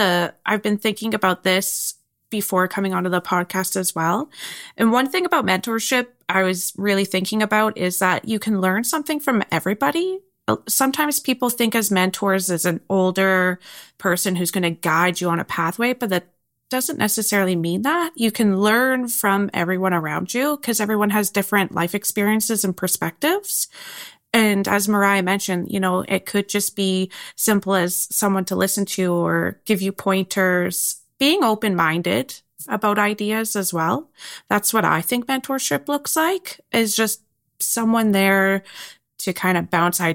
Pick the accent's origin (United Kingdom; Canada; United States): Canada; Alberta; Yeah, so I was born and raised in the Peace Country, and I did live in Grand Prairie.